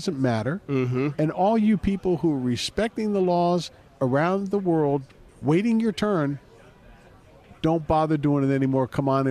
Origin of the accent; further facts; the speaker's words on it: United States; As an American, why should you be exposed to that?